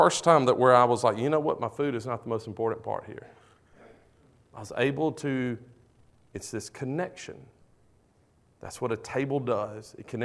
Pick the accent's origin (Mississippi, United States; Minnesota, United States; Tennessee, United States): Mississippi, United States; Man, I fell in love with Vicksburg, Mississippi. I'm from the Delta, but I don't ever remember remembered Vicksburg.